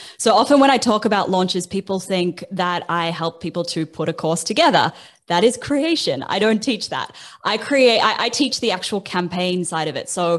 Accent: New Zealand; now in Australia; I'm not a citizen yet. I've lived here for 10 years, but I still don't have citizenship. I'm a Kiwi citizen in Australia

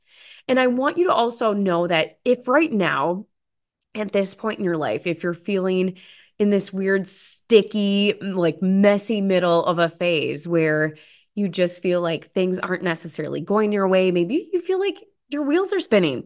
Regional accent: Potosi, Wisconsin, United States; it was for my hometown, their middle school, Potosi, Wisconsin.

